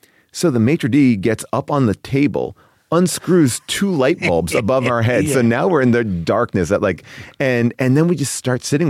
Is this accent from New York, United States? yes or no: yes; Long Island, New York, United States; I grew up in Long Island.